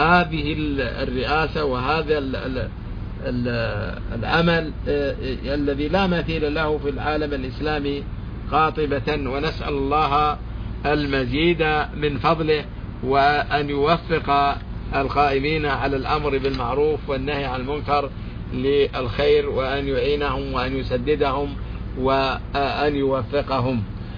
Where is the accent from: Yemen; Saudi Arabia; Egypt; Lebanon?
Saudi Arabia; في بلادنا المملكة العربية السعودية